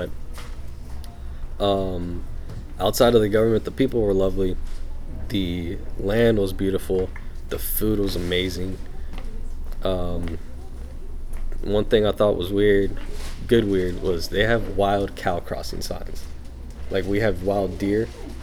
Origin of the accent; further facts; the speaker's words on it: Ohio, United States; I grew up in Ohio, farmland area, city area.